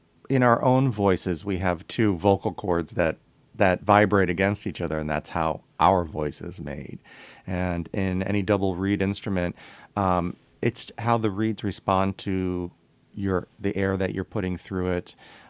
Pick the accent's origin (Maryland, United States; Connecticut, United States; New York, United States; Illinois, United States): Connecticut, United States; Vernon Rockville; It was in Vernon Rockville, Connecticut, central Connecticut on the east side of the Connecticut River.